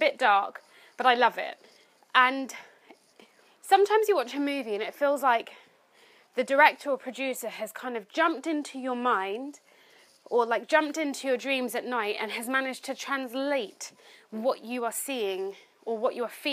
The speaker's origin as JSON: {"language": "English", "country": "United Kingdom", "tie": "born there", "said": "as a British-born Ghanaian"}